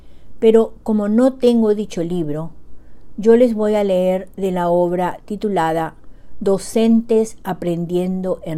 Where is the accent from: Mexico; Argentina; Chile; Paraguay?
Paraguay; now in Bedford, United States; Y una vez más llego hasta ustedes desde Bedford, Massachusetts, con un nuevo relato de mi tierra natal, Yeretamí, Paraguay, corazón de América del Sur.